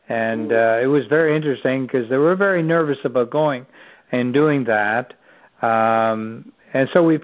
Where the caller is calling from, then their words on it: St. Catharines, Ontario, Canada; We're from Canada, up there where the igloos are and snow